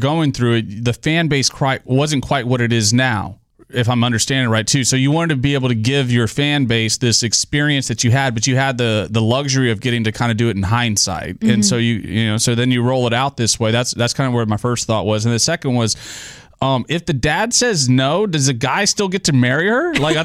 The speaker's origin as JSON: {"language": "English", "town": "Goliad", "region": "Texas", "country": "United States", "said": "I'm from Goliad, which is as far north as you are. I'm south towards the border."}